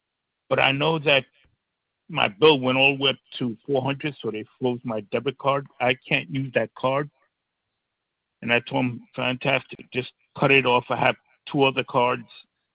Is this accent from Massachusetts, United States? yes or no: no; New York, United States; I'm from New York, so I get easily heated.